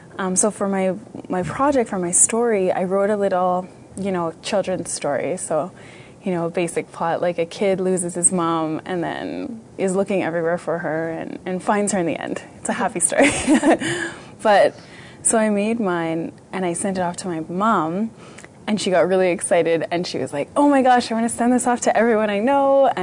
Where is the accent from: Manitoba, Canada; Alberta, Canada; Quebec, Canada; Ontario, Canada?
Alberta, Canada; I'm from Kalahu, Alberta, and from Michelle First Nation.